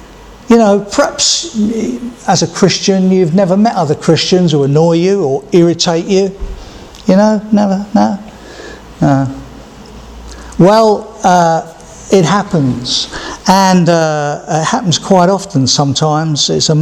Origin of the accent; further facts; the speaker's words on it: England, United Kingdom; But I'm English. Not British, I'm English. And I've lived, been born and brought up here. My ancestry is all here and in Wales, I think, somewhere along the line.